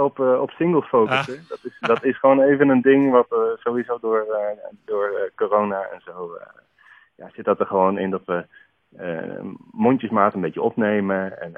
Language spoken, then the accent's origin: Dutch; Friesland, Netherlands; now in Utrecht, Netherlands; Ik kom oorspronkelijk uit Friesland, maar goed, ik woon in Utrecht.